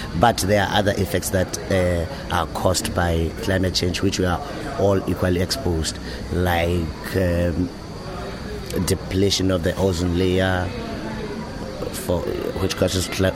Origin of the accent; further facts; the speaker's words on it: Lesotho; I am from Lesotho. I'm 100% Mosotho man.